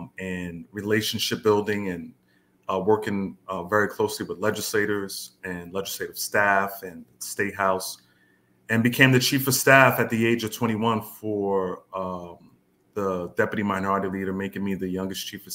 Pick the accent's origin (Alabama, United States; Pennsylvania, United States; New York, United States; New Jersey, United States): New Jersey, United States; Roselle; I was born and raised in New Jersey, specifically Roselle, New Jersey.